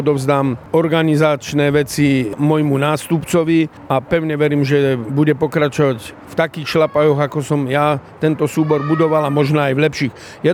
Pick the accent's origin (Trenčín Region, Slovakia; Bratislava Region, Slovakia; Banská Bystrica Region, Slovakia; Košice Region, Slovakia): Banská Bystrica Region, Slovakia; Očová; ja som z Očovej, pochádzam z Očovej